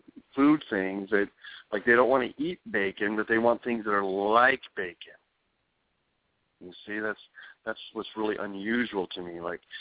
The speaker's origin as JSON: {"language": "English", "region": "New Mexico", "country": "United States", "tie": "born or raised there", "said": "I remember growing up in New Mexico, blueberries were exotic as all get out."}